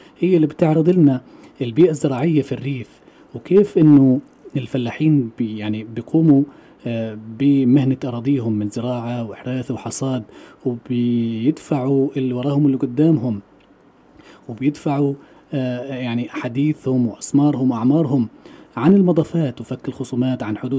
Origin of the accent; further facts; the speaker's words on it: Palestine; بتواجهنا إحنا كشعب فلسطيني